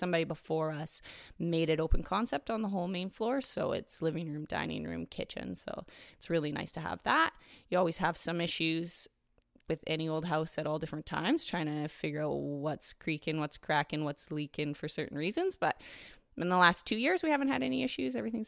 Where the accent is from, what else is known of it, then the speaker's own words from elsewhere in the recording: New Westminster, British Columbia, Canada; now in Victoria, Canada; Vic West reminds me of my hometown, and my hometown's New Westminster. So I came from the Lower Mainland.